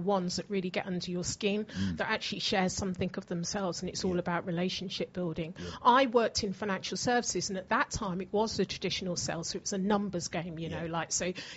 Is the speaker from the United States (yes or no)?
no; England, United Kingdom; at the time when I grew up in England, there wasn't even black tellers.